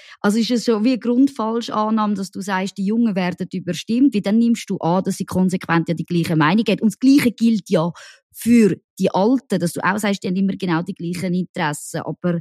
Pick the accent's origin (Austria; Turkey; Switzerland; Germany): Switzerland; Zurich; wo ich halt zum Beispiel als Zürcherin konsequent von Appenzell, Innerrhoden, Uri und Konsorten überstimmt werde.